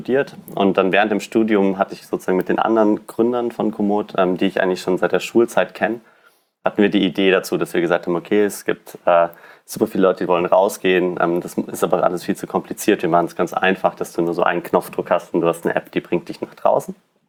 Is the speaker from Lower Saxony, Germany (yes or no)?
no; Bavaria, Germany; now in Berlin, Germany; Also ich bin im Allgäu aufgewachsen, also mitten in den Bergen